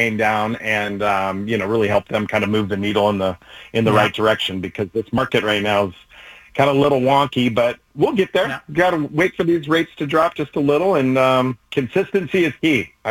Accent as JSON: {"language": "English", "town": "Warrenton", "region": "Oregon", "country": "United States", "tie": "born or raised there", "said": "I grew up on the North Coast in Warrenton, and I would look for stories that were kind of centric to the North Coast"}